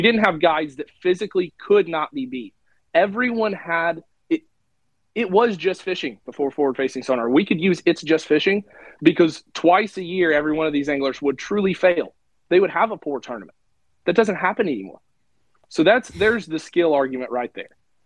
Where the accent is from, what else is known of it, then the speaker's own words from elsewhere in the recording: Illinois, United States; Which, you know, growing up in Illinois and not fishing tournaments from the age of four, I was behind the eight ball really bad in terms of catching up to everybody tournament fishing wise.